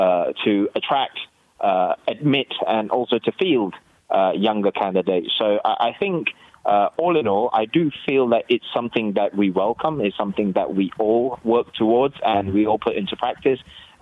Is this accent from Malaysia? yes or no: yes; Perak, Malaysia; English is a second language; And in my home state, Perak, we were one of the earliest to have done so.